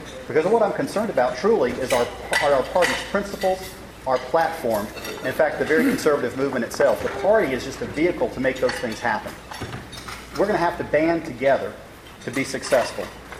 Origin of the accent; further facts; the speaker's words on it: Charleston, South Carolina, United States; now in Greenville, United States; I'm a native of Charleston. My parents still live there. I was raised in Charleston, went to the public schools there for 9 years. But I've been in Greenville now for a quarter century